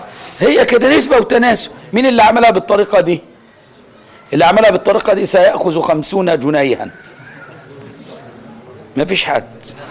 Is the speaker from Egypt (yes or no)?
yes; Egypt; عندنا في مصر خير من ما يشترى من المواشي هو ماشيه الصعيد